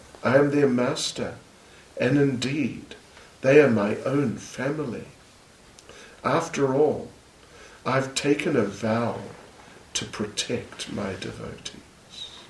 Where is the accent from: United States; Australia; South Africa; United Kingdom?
South Africa; first language Zulu; English is a second language; Zulu is my mother tongue. I know it, sure. And I'm fluent in English, no problem.